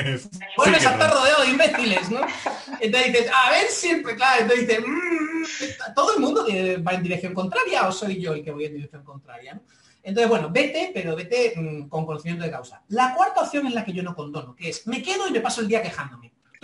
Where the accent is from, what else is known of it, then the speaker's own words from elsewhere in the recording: Seville, Andalusia, Spain; Yo soy de Sevilla, claro, yo soy de Sevilla, en Sevilla no he vendido una escoba.